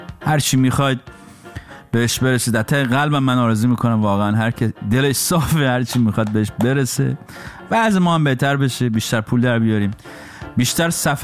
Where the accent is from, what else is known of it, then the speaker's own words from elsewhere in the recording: Iran; moved away; برای ما که خارج از ایرانیم